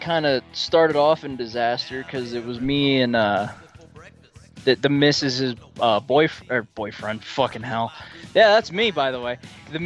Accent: New Jersey, United States; I'm from New Jersey. I don't know what the fuck you're talking about.

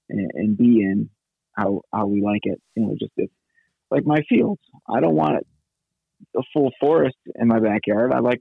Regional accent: New York, United States; I grew up on Oneida Lake, and when they switched from dirt to salt, it killed every oak tree on the street.

